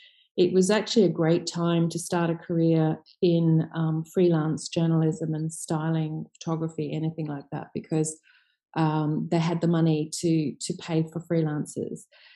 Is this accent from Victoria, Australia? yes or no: no; Sydney, New South Wales, Australia; Sure. Well, I grew up in Manly in Sydney, which is it's a suburb just on the north side of the Sydney Harbour. It was just a very idyllic Australian childhood spent mostly in the sand, on the beaches